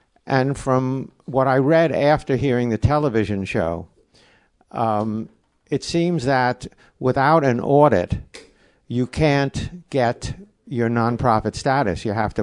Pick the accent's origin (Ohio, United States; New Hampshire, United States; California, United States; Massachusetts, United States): California, United States; Marin County; I'm from Marin County and been a subscriber for 45, 50 years, something like that.